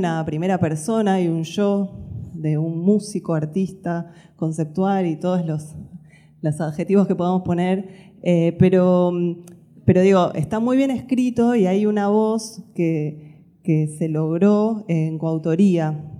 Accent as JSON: {"language": "Spanish", "region": "Buenos Aires", "country": "Argentina", "said": "Yo vengo de Buenos Aires"}